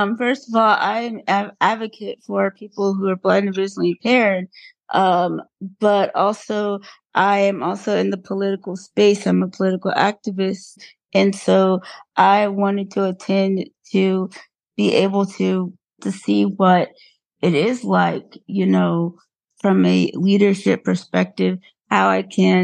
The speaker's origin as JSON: {"language": "English", "region": "Florida", "country": "United States", "said": "I am from Florida."}